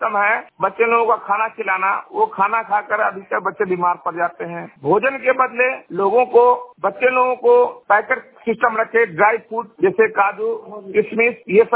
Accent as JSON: {"language": "Hindi", "town": "Sahar Ghat", "region": "Bihar", "country": "India", "said": "मैं सहार घाट का रहने वाला हूं और व्यापार चैम्बर ऑफ कॉमर्स का अध्यक्ष हूं, सहार घाट के निवासी हूं"}